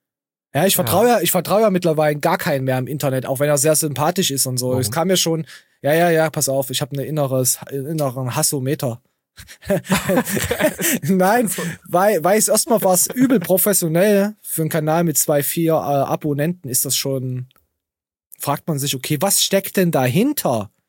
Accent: East Germany, Germany; Ja, ich bin Ostdeutscher, ja.

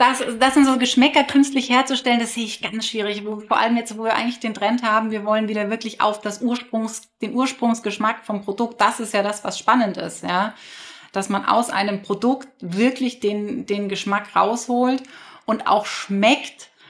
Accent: Hamburg, Germany; wenn ich als Hamburger ein österreichisches Fleisch habe, ist das auch schon weit.

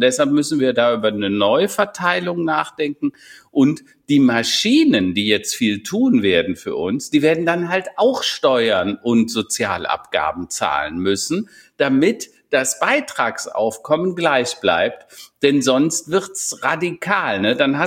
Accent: Strieven, North Rhine-Westphalia, Germany; ich komme ja nicht hier aus Hennef, sondern aus Strieven, so ein 200-Seelen-Dorf tatsächlich, extrem behütet

